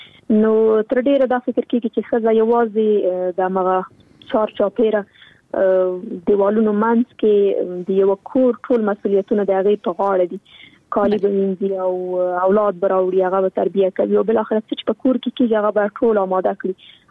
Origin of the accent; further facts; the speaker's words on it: Afghanistan; زه خو شخصا په جګړه کې پیدا شوی یم، دا د جګړه کې رالویه شولم